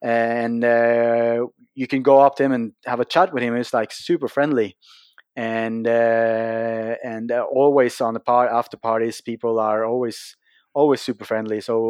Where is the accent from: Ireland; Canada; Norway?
Norway; We're from Norway. We try to be friendly to everyone.